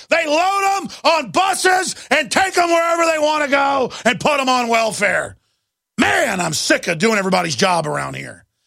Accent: Dallas, Texas, United States; And I grew up in Dallas, and the few times I'd gotten mugged or whatever, I'd get a chill right before it happened.

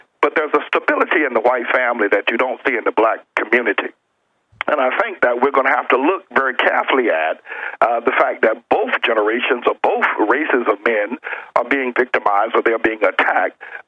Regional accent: the South, United States; now in New York, United States; As you stated, I grew up in the South. I'm now up in New York, and I'm black.

